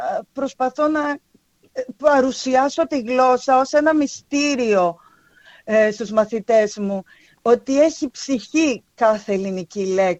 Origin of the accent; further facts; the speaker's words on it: Sachtouria, Crete, Greece; Το χωριό μου ονομάζεται Σαχτούρια, είναι ένα πολύ μικρό χωριό, η αλήθεια είναι. Είναι στην νότια πλευρά του νοπού Ρεθύμνης.